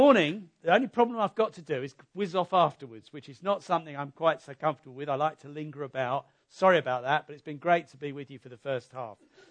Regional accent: Hastings, South East England, United Kingdom; now in Winchester, United Kingdom; We grew up at Hastings in East Sussex, although we're in Winchester now.

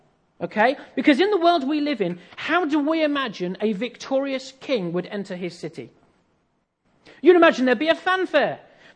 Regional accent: East of England, United Kingdom; I come from East Anglia, right? It's the same. You'd never want to go back.

